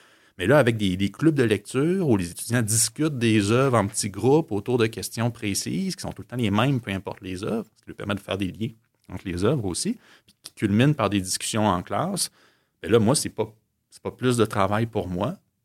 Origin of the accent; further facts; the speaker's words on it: Quebec, Canada; la culture française, c'est notre culture d'origine en tant que Québécois francophone